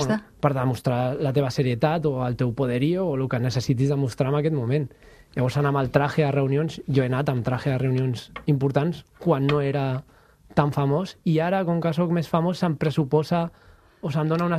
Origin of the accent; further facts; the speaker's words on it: Cornellà de Llobregat, Catalonia, Spain; born there; also born or lived in Horta, Barcelona; Jo vaig néixer a Cornellà, després vaig viure a Horta